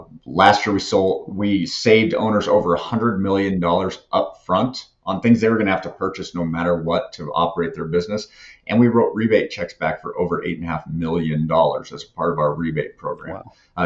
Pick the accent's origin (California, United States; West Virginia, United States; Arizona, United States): Arizona, United States; also born or lived in Colorado / New Mexico; So I grew up in Arizona. I've lived in Colorado, New Mexico.